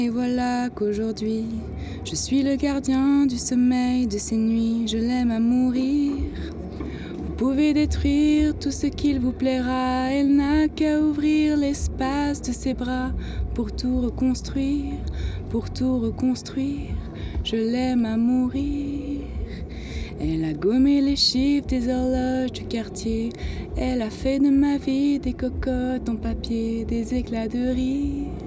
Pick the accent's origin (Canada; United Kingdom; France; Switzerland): Switzerland; Lausanne, Vaud; j'ai 20 ans et je viens de Lausanne.